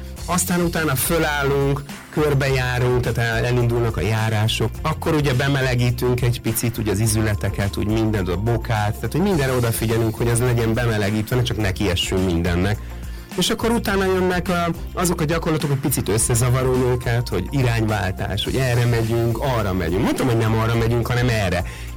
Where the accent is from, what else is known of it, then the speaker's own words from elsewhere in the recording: Hungary; hát magyarok vagyunk, tehát hogy azokkal is ismerkedjünk meg.